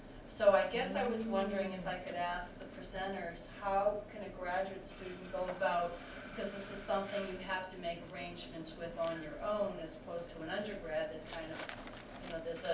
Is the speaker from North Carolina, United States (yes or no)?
no; Boston, Massachusetts, United States; I'm from Boston.